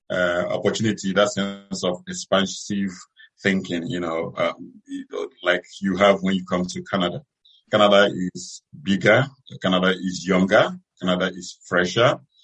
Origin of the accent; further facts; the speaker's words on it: Umuefun, Imo, Nigeria; English is a second language; So I was born in Nigeria, southeast Nigeria, in a rural community called Umuefun in Imo State. I grew up with the agrarian community